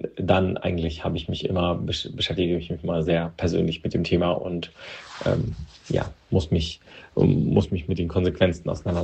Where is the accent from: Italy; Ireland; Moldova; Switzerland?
Moldova; now in Germany; Ich komme aus Republik Moldau oder auch Moldova oder Moldawien genannt. Und nach Deutschland hat mich und meine Eltern damals die Suche nach einem besseren, einfacheren Leben geführt.